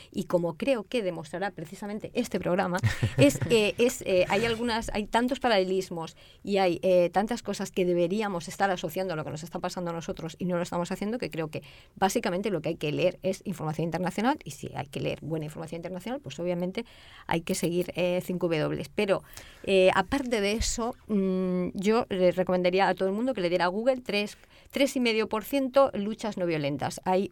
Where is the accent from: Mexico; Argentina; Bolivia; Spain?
Spain; Catalonia; Y visto sobre todo desde aquí, desde Cataluña